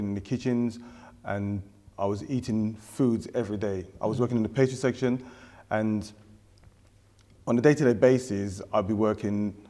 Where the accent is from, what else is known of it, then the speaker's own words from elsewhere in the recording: Tottenham, London, United Kingdom; also born or lived in Bethnal Green / Hackney; Born in UK, England, London, Bethnal Green, to be honest with you, Hackney.